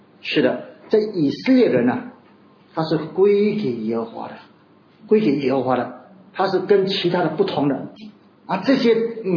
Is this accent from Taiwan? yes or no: no; China; 我们中国人很喜欢说我们圣，要你要不要成为圣人呢？